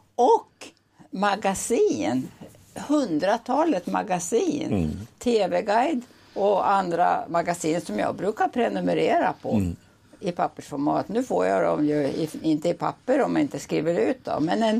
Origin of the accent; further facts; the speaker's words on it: Falun, Dalarna County, Sweden; Men det här har ju funnits till exempel i min hemstad Falun i många år.